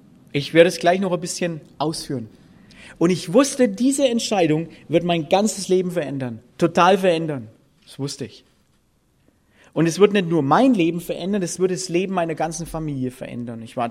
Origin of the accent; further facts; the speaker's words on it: Bavaria, Germany; now in Lake Constance, Germany; komme vom Bodensee, im Augenblick wenigstens, ursprünglich geboren, aufgewachsen in Oberfranken, direkt an der Grenze zur ehemaligen DDR. Dort kam ich zum Glauben an Jesus Christus, als ich 24 Jahre alt war.